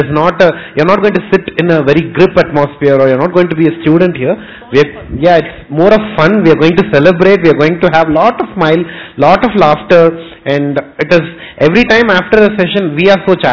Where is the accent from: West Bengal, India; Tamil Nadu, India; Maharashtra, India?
Tamil Nadu, India; Chennai; from Chennai. I think like I'm the one who's coming from the tip of India.